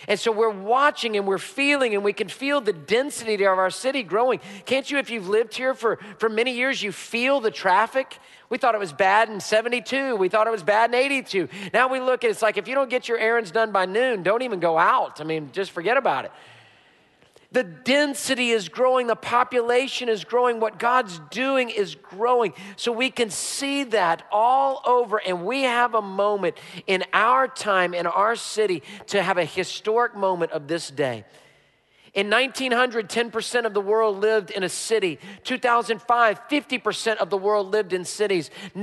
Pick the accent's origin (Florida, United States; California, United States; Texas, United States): Texas, United States; Houston; I'm a native Houstonian. I love our city. You don't get any more Houston than me. I was born in Herman Hospital, raised in Houston, been here my whole life